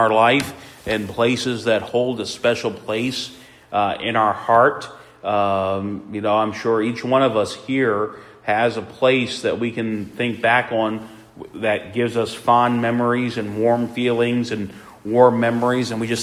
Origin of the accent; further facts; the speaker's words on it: Philadelphia, Pennsylvania, United States; I was looking at some old photos of the church that I grew up at back in Philadelphia